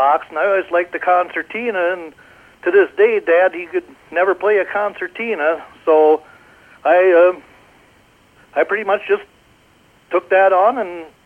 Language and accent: English; Delano, Minnesota, United States; Home has been here pretty much all my life, except for I spent about a year out in Buffalo, and of course I don't remember that.